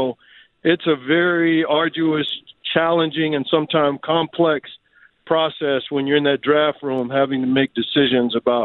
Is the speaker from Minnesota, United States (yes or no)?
no; Texas, United States; And, you know, I grew up in Texas